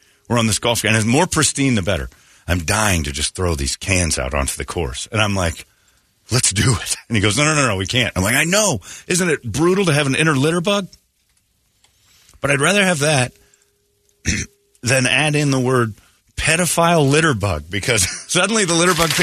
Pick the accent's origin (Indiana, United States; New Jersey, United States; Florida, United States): Indiana, United States; Maybe that's a lot of maybe growing up in Indiana.